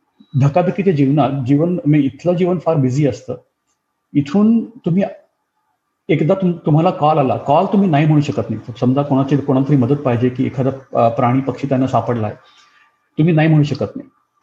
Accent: Pune, Maharashtra, India; also born or lived in Solapur; so मी माझं लहानपण पुण्यातलं आहे, सोलापूरचा जन्म, पुण्यातलं लहानपण

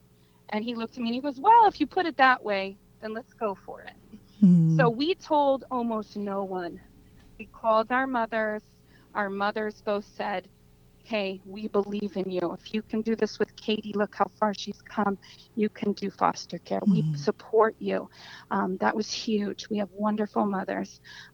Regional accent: New Jersey, United States; accent: New Jersey; You hear me through my New Jersey accent.

